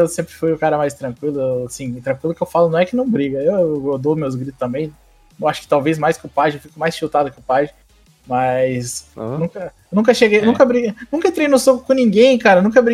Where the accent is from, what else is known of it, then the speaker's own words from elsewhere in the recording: Paraná, Brazil; Vocês são da Bahia, eu sou do Paraná.